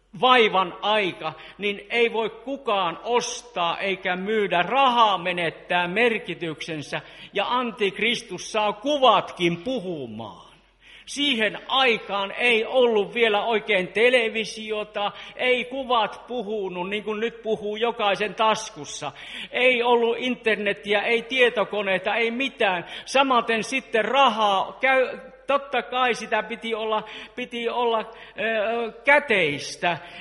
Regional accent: Joensuu, North Karelia, Finland; Kun olin nuori 70-luvulla, minä hyvin usein olin kuuntelemassa Joensuussa minun kotikaupungissa.

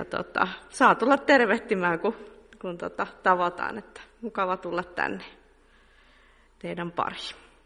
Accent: Lahti, Päijät-Häme, Finland; now in Jakobstad, Finland; Mentiin tässä Markun kanssa noin viikko sitten naimisiin ja … ja oon kotoisin Lahdesta.

